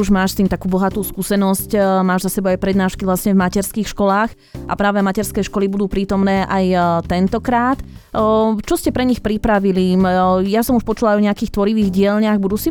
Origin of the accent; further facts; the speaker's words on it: Martin, Žilina Region, Slovakia; čo mňa tiež samozrejme ako Martinčanku určite veľmi teší.